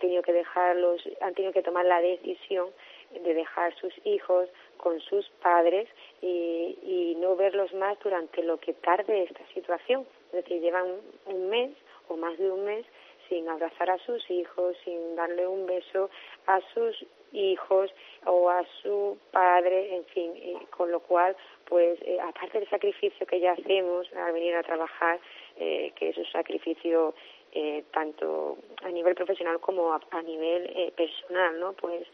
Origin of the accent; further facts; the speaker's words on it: Málaga, Andalusia, Spain; porque yo soy malagueña